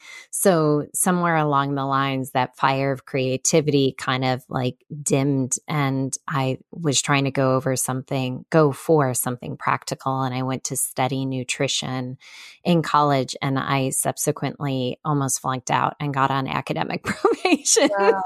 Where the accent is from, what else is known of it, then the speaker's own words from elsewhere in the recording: Chicago, Illinois, United States; So I grew up in Chicago around really, really hardworking, strong women.